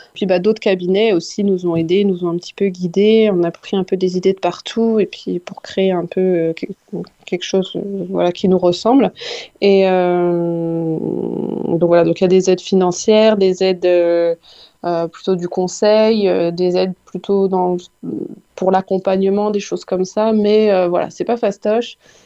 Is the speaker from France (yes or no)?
yes; Grand Est, France; je suis originaire des Vosges. J'ai fait mes études à Nancy et puis bah, je me suis toujours plu dans les Vosges.